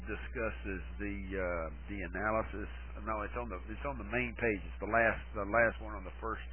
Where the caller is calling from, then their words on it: Arkansas, United States; I'm being blocked from Arkansas, and that's not uncommon for this DSL service here.